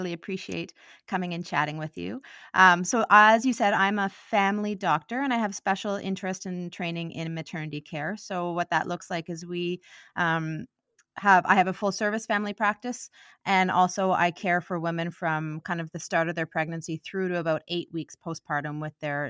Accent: Ottawa, Ontario, Canada; And I am originally from Ottawa, in fact

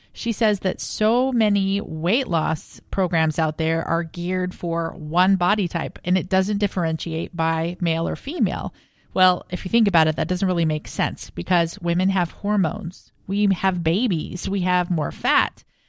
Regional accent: Verona, Wisconsin, United States; She was in my hometown of Verona, Wisconsin, and so we got together.

